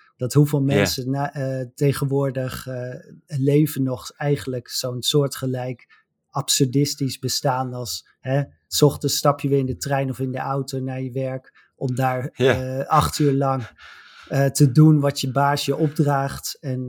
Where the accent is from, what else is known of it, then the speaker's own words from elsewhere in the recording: Netherlands; Zeker als Nederlanders. We consumeren natuurlijk altijd meer dan we zouden moeten.